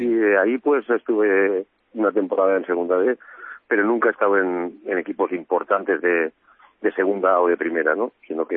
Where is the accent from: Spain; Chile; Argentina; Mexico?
Spain; Tortosa, Catalonia; Sí, soy catalán, sí. De Tortosa.